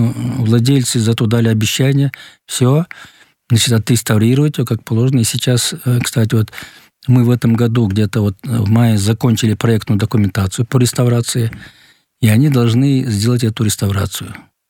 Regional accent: Bishkek, Kyrgyzstan; Я сам родился в Бишкеке, жил недалеко от этого павильона.

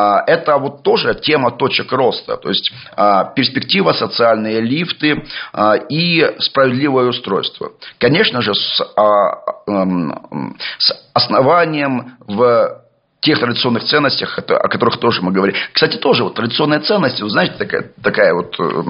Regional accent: Belarus; Мы, белорусы, очень четко увидели, к чему приводит попытка запустить процессы управляемого хаоса.

